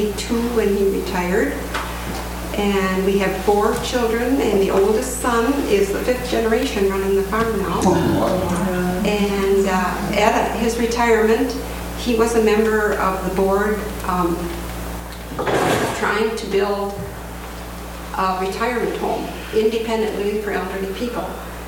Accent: Wisconsin, United States; I guess I come from Wisconsin, far away from all of you.

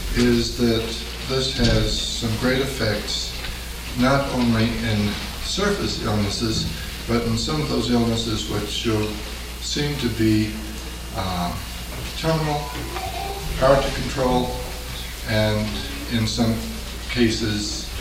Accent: Eagan, Minnesota, United States; And we are a couple from Eagan, Minnesota.

